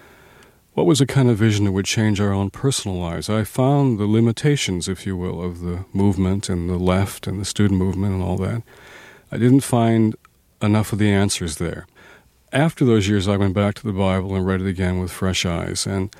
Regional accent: Detroit, Michigan, United States; Well, I grew up in Detroit, and the home of Motown.

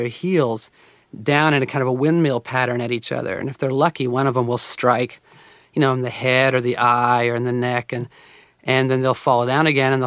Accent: Oklahoma, United States; get a sense of the life that I had missed growing up in Oklahoma.

